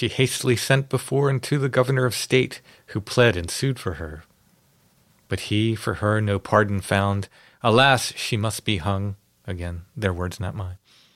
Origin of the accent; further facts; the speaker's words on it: Maryland, United States; I had no Pennsylvania history growing up in Maryland.